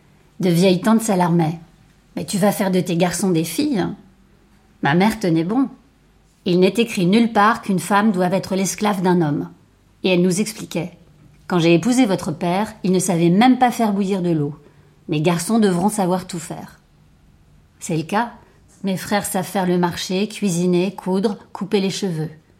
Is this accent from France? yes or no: no; Cotonou, Littoral, Benin; a été contrainte, pour des raisons de santé, de venir séjourner chez nous à Cotonou.